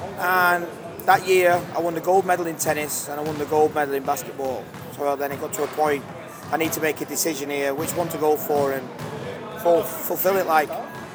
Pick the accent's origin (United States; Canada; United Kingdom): United Kingdom; England; I'm English.